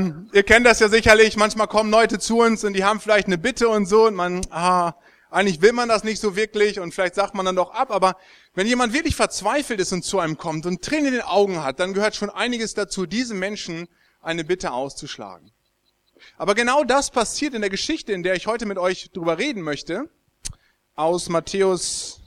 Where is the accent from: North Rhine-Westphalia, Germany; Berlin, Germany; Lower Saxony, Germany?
Lower Saxony, Germany; now in Marburg, Germany; wie Alex schon gesagt hat, ich komme ursprünglich aus Ostfriesland, bin auf einem Bauernhof groß geworden, habe eigentlich Landwirtschaft gelernt, bin dann selber Christ geworden